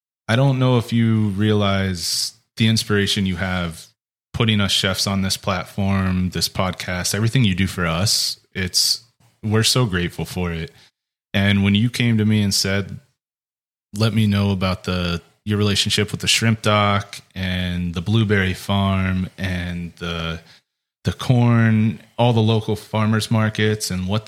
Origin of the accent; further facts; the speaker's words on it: Ohio, United States; I'm a Midwest boy. I grew up in Ohio. I lived around corn farms the first 30 years of my life.